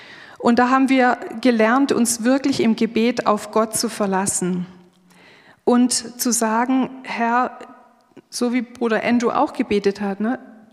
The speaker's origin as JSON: {"language": "German", "town": "Schramberg", "region": "Baden-Württemberg", "country": "Germany", "said": "mein Mann und ich, wir kommen aus Schramberg, das ist ja nicht allzu weit weg"}